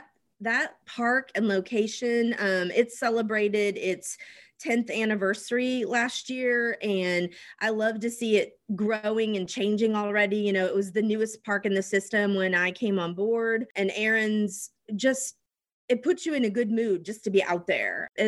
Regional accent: Rochester, Illinois, United States; I was born and raised in the surrounding community. I grew up in Rochester and attended high school in Springfield.

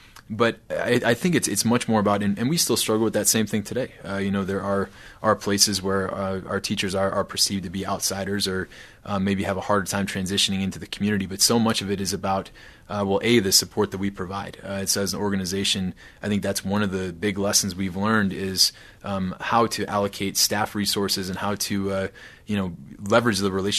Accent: Wisconsin, United States; So that means that our school leaders and superintendents in Wisconsin, in my hometown, have a lot of choice

